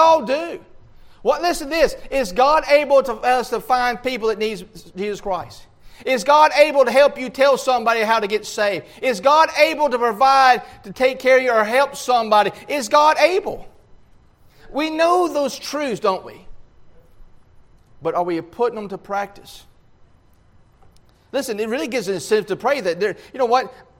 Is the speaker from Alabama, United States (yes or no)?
yes; Alabama, United States; Somebody read that for me. I'm from Alabama.